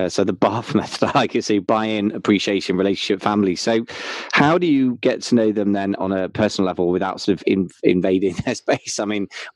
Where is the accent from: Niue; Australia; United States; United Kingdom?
United Kingdom; I'm as a Brit, it's a bit different